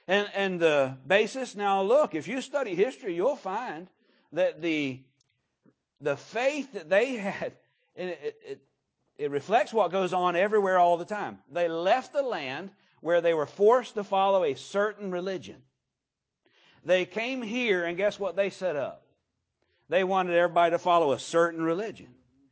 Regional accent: United States; And the reason that I, as an American, support that.

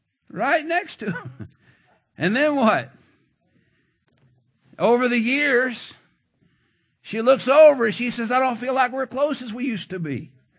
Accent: United States; And listen to me, I'm an American. I believe in free speech and free religion.

